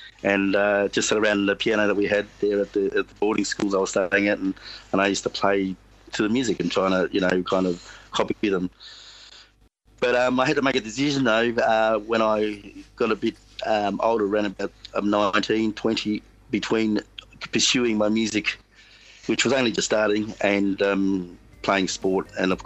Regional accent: Vietnam; now in Australia; Well, I'm actually from Vietnam. Let me backtrack a little bit and say that when I arrived in Australia, I came in the era when the Vietnam War was happening.

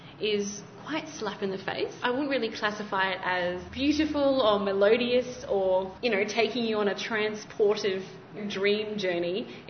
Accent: Perth, Western Australia, Australia; growing up in Perth, and how a lot of the racial slurs or incidents that happened as a kid, I didn't really understand until I grew up

